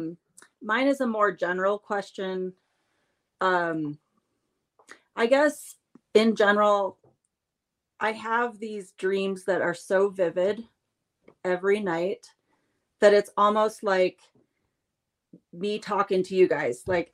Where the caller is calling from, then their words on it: Colorado, United States; I'm in Colorado tonight.